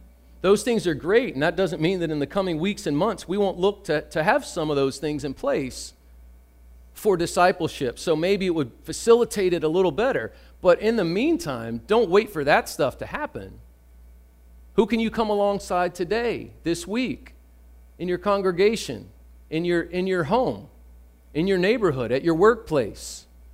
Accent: Virginia, United States; now in New York, United States; I'm from Virginia and I say y'all and all

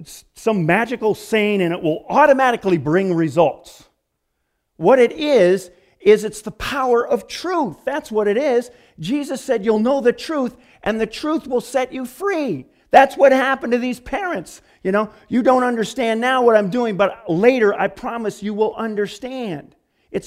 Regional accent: Michigan, United States; Well, I grew up in Michigan. I don't get to go back there maybe once every 10 years or something for a high school reunion.

